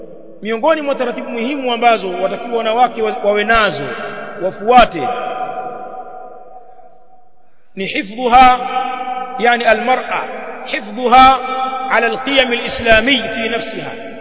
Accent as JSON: {"language": "Swahili", "country": "Tanzania", "said": "Kule kwetu Tanzania yasemwa hayo. Sijui huku labda mna ustaarabu kidogo huku kwenu."}